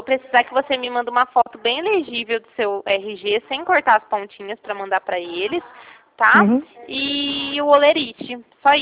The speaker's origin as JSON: {"language": "Portuguese", "town": "Ribeirão Preto", "region": "São Paulo", "country": "Brazil", "said": "porque eu não sou de Taquaritinga, né? Eu sou daqui de Ribeirão Preto"}